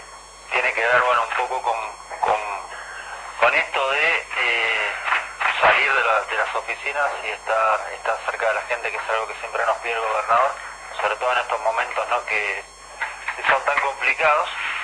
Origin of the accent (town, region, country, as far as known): Argentina